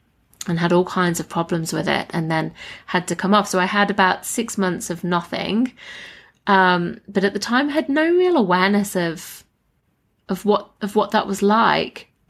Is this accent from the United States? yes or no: no; England, United Kingdom; moved away as an adult; now in Australia; that's when I'm from England, came backpacking, came to Australia